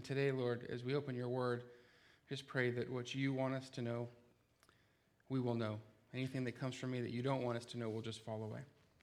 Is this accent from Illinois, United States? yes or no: no; Arizona, United States; so you guys know I'm not from Washington. I'm from Arizona, so my mom's never had a chance to see me do anything ministry-wise